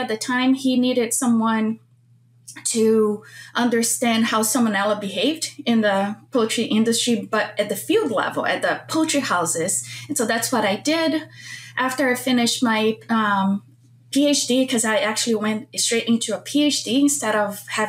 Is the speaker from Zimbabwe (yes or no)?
no; Brazil; English is a second language; moved away as an adult; now in United States; originally, I am from Brazil, was born there and went to school there, completed my vet school over there. And right after vet school, I moved to the U.S.